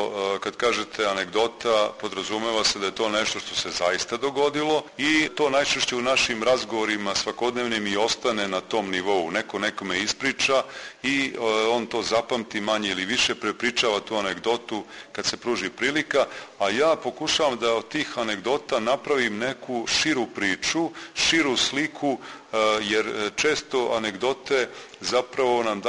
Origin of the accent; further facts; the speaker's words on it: Bosnia & Herzegovina; ja valjda od detinjstva imam dara da zapazim neke smešne situacije, počev od tog detinjstva u Bosni